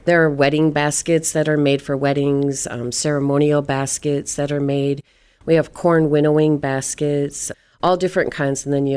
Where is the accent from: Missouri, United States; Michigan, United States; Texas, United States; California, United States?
Michigan, United States; I am Anishinaabe from Michigan, and Anishinaabe is the Potawatomi, Ottawa, and Chippewa of Michigan.